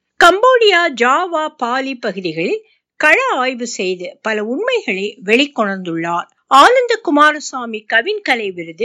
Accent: Perumangalam, Tamil Nadu, India; குடவாயில் கோட்டம் என்று சங்க இலக்கியத்தில் குறிப்பிடப்படும் தற்போதைய குடவாசலுக்கு அருகே உள்ள பெருமங்கலம் என்ற கிராமத்தில் பிறந்தேன்.

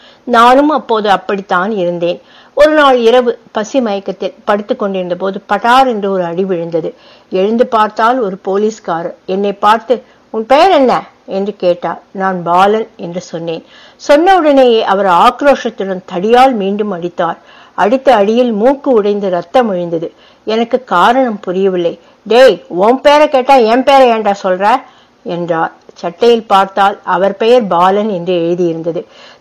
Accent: Tiruchendur, Tamil Nadu, India; எனது சொந்த ஊர் திருச்செந்தூர். சாதாரணமான ஏழை குடும்பம். குடும்ப தொழில் சலவை தொழில்.

